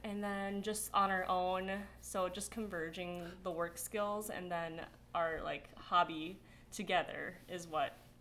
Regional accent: Minnesota, United States; also born or lived in South Korea; I grew up mostly in Minnesota. I came here when I was age 3 from South Korea. That's where I was born.

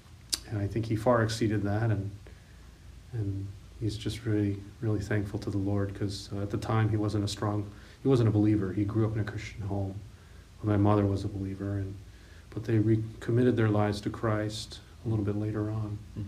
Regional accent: Lansing, Michigan, United States; also born or lived in Detroit; I was born in Detroit, and we quickly moved about a year and a half to the Lansing area, and grew up there.

